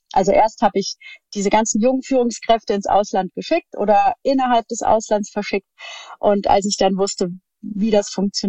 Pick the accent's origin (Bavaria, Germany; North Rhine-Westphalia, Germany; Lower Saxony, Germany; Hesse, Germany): Hesse, Germany; Örtlich, ich komme aus dem schönen Hessen und bin in der Nähe von Darmstadt aufgewachsen, wo ich auch tatsächlich jetzt immer noch lebe oder wieder lebe. Und ja, ich bin das dritte Kind einer selbstständigen Familie.